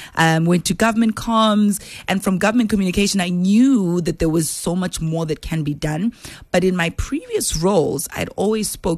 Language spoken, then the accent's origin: English; Soweto, Gauteng, South Africa; So, born and raised in Dobsonville in Soweto, I always share the story of how I straddled between the township and your suburban areas